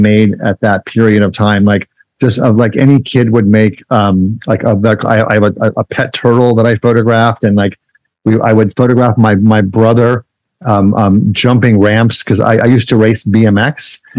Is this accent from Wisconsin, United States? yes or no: no; Kent, Ohio, United States; also born or lived in Pittsburgh, United States; My education was basically that I grew up in Kent, Ohio, and then I went to a small school in Pittsburgh, Pennsylvania, for a couple of years